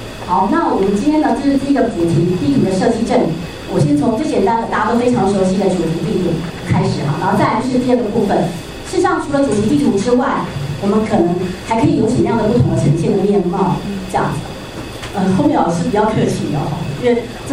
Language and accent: Chinese; Tainan, Taiwan; 首先呢跟各位介绍一下我个人是来自于台南县信义市。